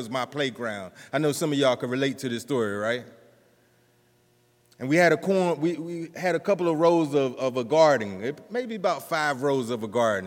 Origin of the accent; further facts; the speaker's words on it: United States; But see, where I'm from, dreams wasn't believable. You know, for me, growing up in Greene County, I graduated at the bottom of my class.